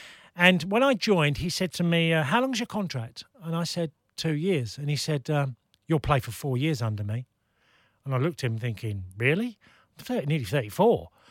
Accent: Ireland; I'm talking an Englishman, well, I'm not an Englishman, an Irishman playing in a foreign country.

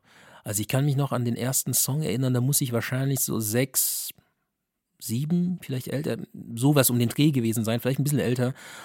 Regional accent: Freirachdorf, Rhineland-Palatinate, Germany; also born or lived in Hesse; aufgewachsen bin ich eigentlich im Westerwald da in der Nähe von Neuwied, Montabaur da, ne? Genau, in Freirachdorf, ein ganz kleines Dorf und Tierdorf.

